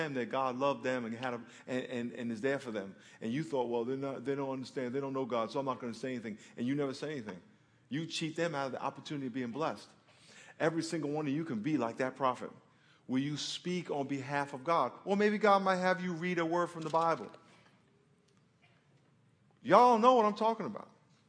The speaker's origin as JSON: {"language": "English", "region": "New York", "country": "United States", "tie": "born or raised there", "said": "You know, I grew up in New York. We don't have orange trees."}